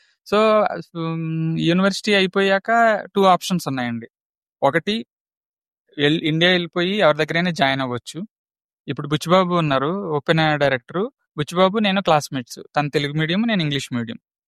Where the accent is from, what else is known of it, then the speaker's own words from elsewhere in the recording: Razole, Andhra Pradesh, India; మా ఊరు రాజోలు, ఈస్ట్ గోదావరి అండి మాది, కోనసీమ. మా ఊర్లో మేము చిన్నప్పుడు